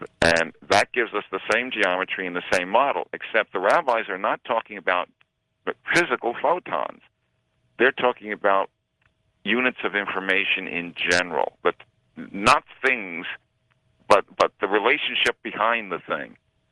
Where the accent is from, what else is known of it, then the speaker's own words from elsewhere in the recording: Brooklyn, New York, United States; I grew up in Brooklyn. I went to James Madison High School. I was on the math team.